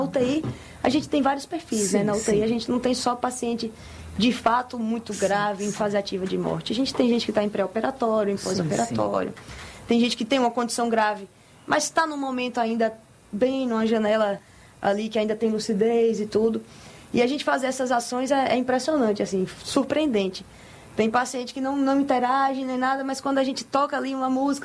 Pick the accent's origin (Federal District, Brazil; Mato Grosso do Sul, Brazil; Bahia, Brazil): Bahia, Brazil; Eu sou do interior, sou da Chapada Diamantina, minha família é de Seabra.